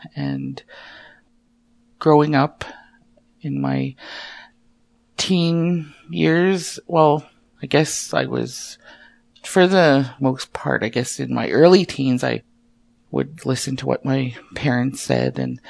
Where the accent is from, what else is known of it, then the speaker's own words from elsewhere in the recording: Kikino, Alberta, Canada; Kikino Métis settlement in northern Alberta. I grew up in Kikino. I lived here all my life.